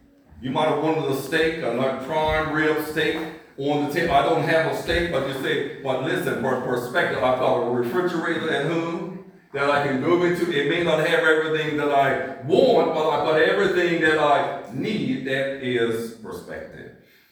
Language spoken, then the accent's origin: English; Bermuda; also born or lived in United States; I'm originally from Bermuda. I went to the United States, and now I'm in.